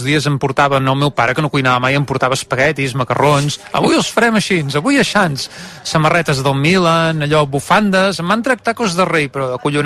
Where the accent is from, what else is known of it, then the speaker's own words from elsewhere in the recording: Girona, Catalonia, Spain; Sempre dic que sóc serbo gironí i català nostàlgic.